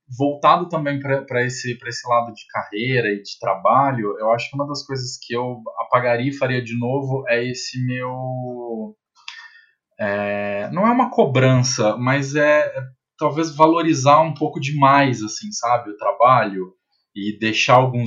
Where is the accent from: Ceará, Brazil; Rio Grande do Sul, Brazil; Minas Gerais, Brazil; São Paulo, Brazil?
São Paulo, Brazil; Eu sou do interior de São Paulo. Sou caipira.